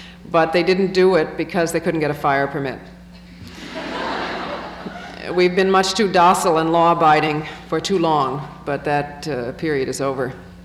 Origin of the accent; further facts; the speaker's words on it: Toledo, Ohio, United States; Something must be happening in Ohio that wasn't happening when I grew up in Toledo.